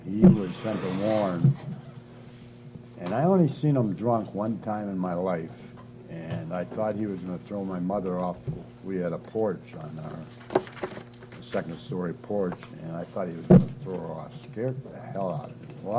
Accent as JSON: {"language": "English", "town": "Erie", "region": "Pennsylvania", "country": "United States", "tie": "born or raised there", "said": "I was born in Erie, and I lived in Erie most of my life, right in the center of town, pretty near. I went to Marshall School, then I went to East High"}